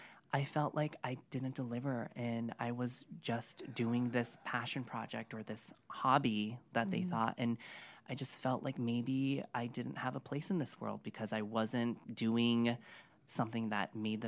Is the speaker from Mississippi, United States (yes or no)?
no; New York, United States; being a New Yorker who was very independent all of my life and having to depend on my parents.